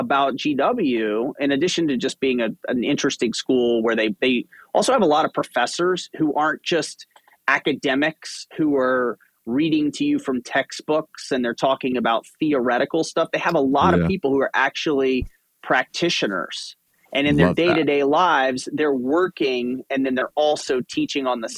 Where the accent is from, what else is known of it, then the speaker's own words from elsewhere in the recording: Shreveport, Louisiana, United States; I grew up in Shreveport, Louisiana, which is this small town, northwest Louisiana, right at the point where Arkansas and Texas and Louisiana all come together.